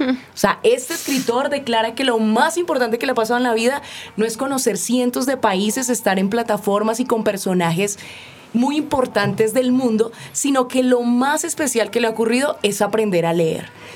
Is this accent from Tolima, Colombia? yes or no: yes; Tolima, Colombia; esa tierra tolimense puedan comer tamal. Puedan comer tamal. Sí, esa es mi tierrita.